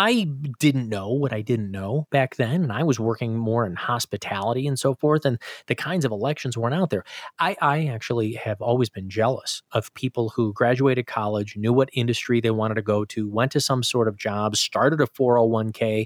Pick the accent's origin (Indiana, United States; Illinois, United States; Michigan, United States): Illinois, United States; I grew up in Illinois, so we had tolls, I feel like, every 100 yards.